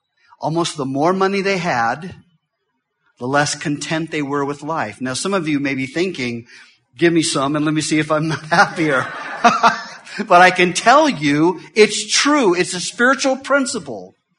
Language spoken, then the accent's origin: English; California, United States; We grew up in Southern California. I accepted the Lord at the age of 16.